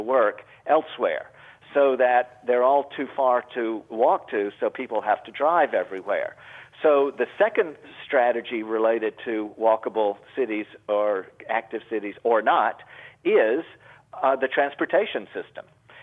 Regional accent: Jackson, Mississippi, United States; I grew up in the South, too, in Jackson, Mississippi, which I guess is a tiny version of the epic sprawl of Atlanta.

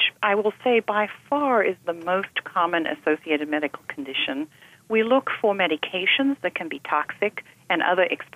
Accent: South Africa; also born or lived in Portugal; now in United States; I am Portuguese by birth. I grew up in South Africa

